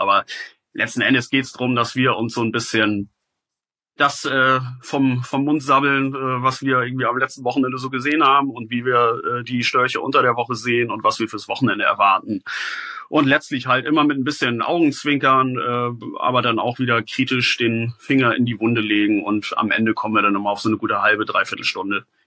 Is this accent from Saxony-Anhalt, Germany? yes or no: no; Schleswig-Holstein, Germany; Ich bin Schleswig-Holsteiner.